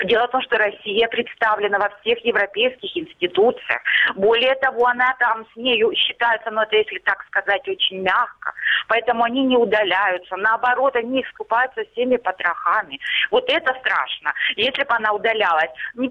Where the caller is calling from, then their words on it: Luhansk Oblast, Ukraine; Луганщина.